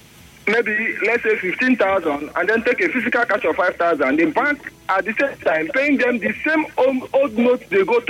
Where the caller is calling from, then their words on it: Port Harcourt, Rivers, Nigeria; I'm calling from Port Harcourt, actually.